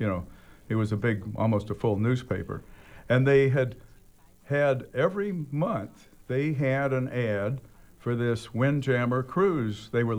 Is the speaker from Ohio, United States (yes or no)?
no; Jacksonville, Florida, United States; moved away as an adult; I grew up in Florida. In Jacksonville, Florida.